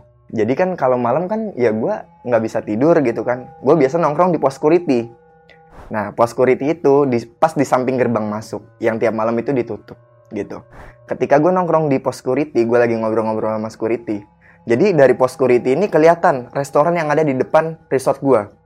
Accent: Java, Indonesia; Kalau kita orang Jawa bilang rep-rep.

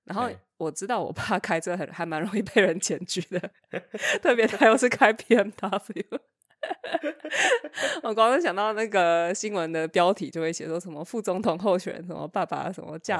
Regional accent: Taiwan; also born or lived in United States; 虽然说我是在台湾长大，但是呢我的出生地上面写的就不是在台湾

